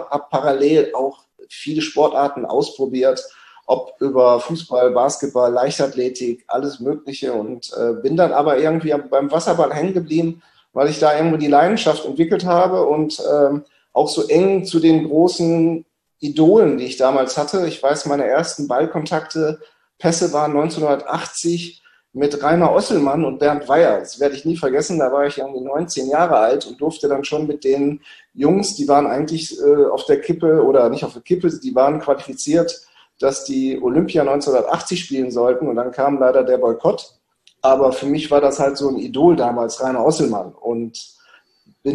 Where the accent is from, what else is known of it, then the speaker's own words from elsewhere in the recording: Duisburg, North Rhine-Westphalia, Germany; born there; Ich bin geboren ja in Duisburg.